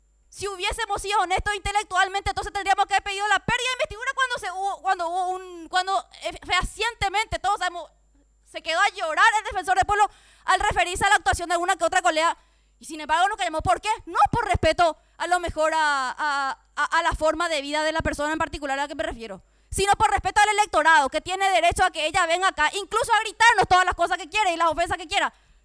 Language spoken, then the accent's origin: Spanish; Paraguay; como una paraguaya que trata de cumplir las leyes